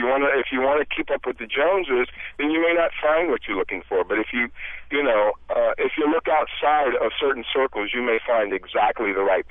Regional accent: Oklahoma, United States; now in Boston, United States; I'm from Oklahoma in the Midwest of the country.

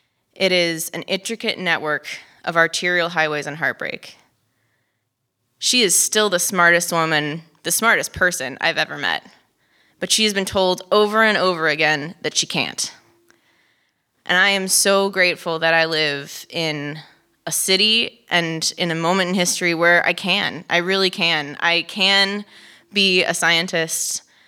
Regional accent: Los Angeles, California, United States; She was from Oregon, I think, and I was from Los Angeles.

